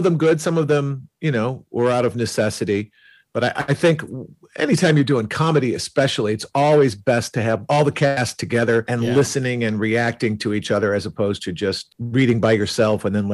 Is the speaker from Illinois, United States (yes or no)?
yes; Chicago, Illinois, United States; now in Los Angeles, United States; and then I started my own improv group out here in Los Angeles. I'm originally from Chicago.